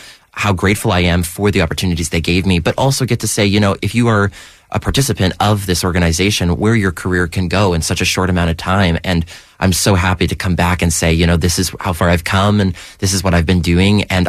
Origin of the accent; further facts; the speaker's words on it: Toronto, Ontario, Canada; moved away as an adult; now in Los Angeles, United States; Born and raised in Uptown Toronto in Lawrence Park. I was there from the time I was 18, and then I moved down to L.A. for college.